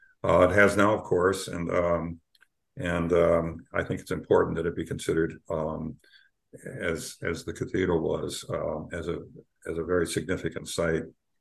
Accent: Hawaii, United States; I grew up in Hawaii, and I must have been to the church 100 times. I was married there. I was baptized there.

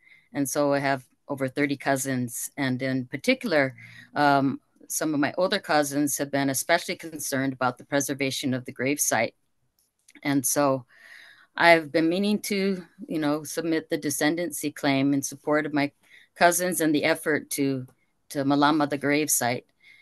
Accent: Hawaii, United States; now in Los Angeles, United States; our roots are from, is from the Big Island. I was born and raised in Oahu, but then I also lived on the mainland and now I've been in LA and that's where I am for a long time.

